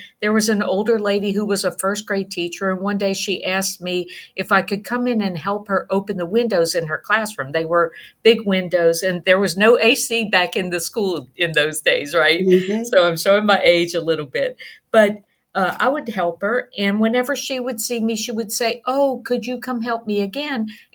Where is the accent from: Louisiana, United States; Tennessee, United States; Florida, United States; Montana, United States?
Louisiana, United States; New Orleans; Actually, I'm from New Orleans. I'm the third of nine children.